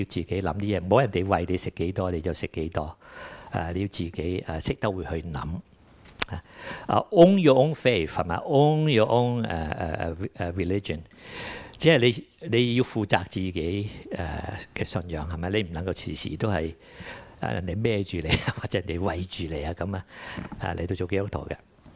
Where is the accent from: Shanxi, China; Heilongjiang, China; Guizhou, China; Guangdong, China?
Guangdong, China; 我廣東人說看到很興奮，這個廣東人的用語不是我發明的